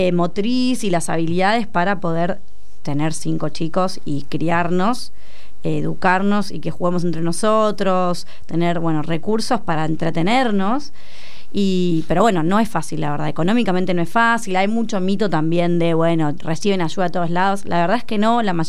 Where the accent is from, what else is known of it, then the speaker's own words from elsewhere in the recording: San Isidro, Buenos Aires Province, Argentina; Sí, somos de San Isidro de toda la vida.